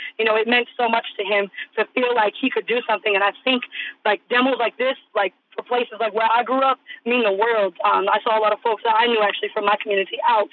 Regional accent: Lowell, Massachusetts, United States; And I'm from Lowell. And in Lowell, Massachusetts, you know, where I grew up

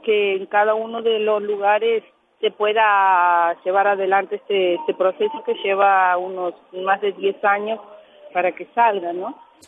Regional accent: Santiago del Estero, Argentina; Vengo del norte de Santiago del Estero, de una comunidad originaria Vilela

